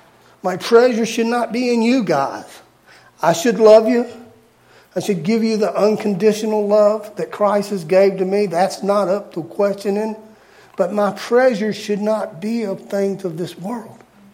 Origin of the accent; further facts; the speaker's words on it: Louisiana, United States; now in Sandpoint, United States; I'm Bayou. I'm Cajun. I'm Bayou. That's what I am.